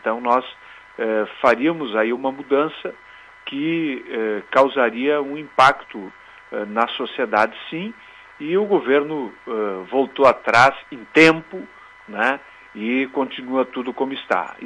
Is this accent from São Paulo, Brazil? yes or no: no; Marau, Rio Grande do Sul, Brazil; Eu, que sou do interior, eu sou de Marau